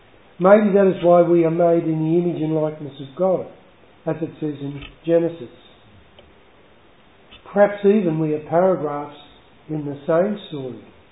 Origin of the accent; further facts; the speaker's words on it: Sydney, New South Wales, Australia; also born or lived in Mackay; I have happy memories of my time in Queensland, and was blessed with caring parents. The family moved to Sydney in 1950 and lived in the inner suburb of Annandale. My parents were both Catholic